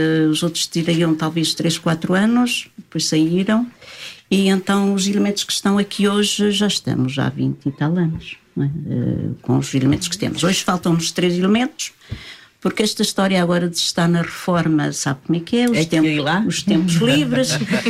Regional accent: Fráguas, Centro, Portugal; Nós somos de Fráguas, do Conselho de Vila Nova de Paiva, do Distrito de Viseu.

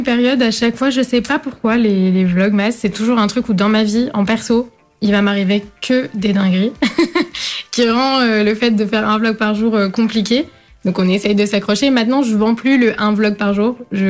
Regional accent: France; je suis née en France et que j'ai grandi en France, je me sens profondément portugaise parce que mes deux parents, enfin l'intégralité de ma famille finalement est portugaise. Donc j'ai grandi dans cet environnement-là.

